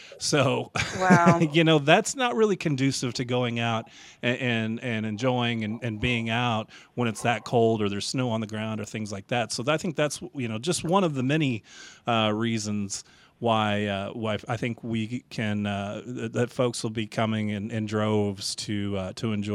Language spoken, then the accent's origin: English; St. Louis, Missouri, United States; moved away as an adult; now in New Orleans, United States; I'm originally from St. Louis and I've lived here for 6 years now.